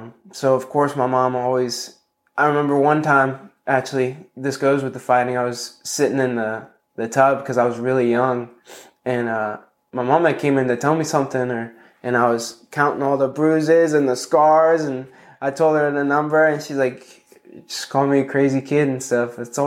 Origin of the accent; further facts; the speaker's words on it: Bethalto, Illinois, United States; also born or lived in Alton; I was born in Alton, Illinois, but Bethalto is where I grew up.